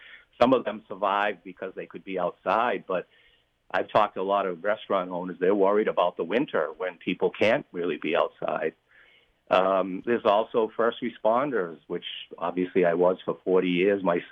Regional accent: New Bedford, Massachusetts, United States; I was born and raised in New Bedford, so I came to Cape Cod after graduating high school. I lived in Sandwich for 2 years with my aunt and uncle

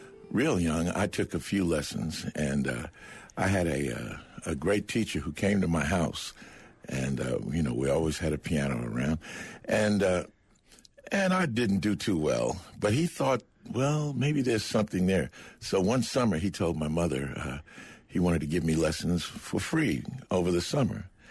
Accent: New York City, New York, United States; now in West Virginia, United States; Yes, I grew up in Jamaica, Queens

